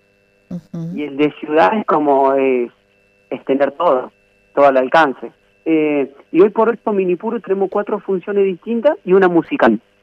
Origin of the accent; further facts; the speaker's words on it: Monte Maíz, Córdoba, Argentina; yo soy de Monte Maíz, el nombre … nace desde ahí. Mis amigos me empezaron a decir, por ser de Monte Maíz, me empezaron a decir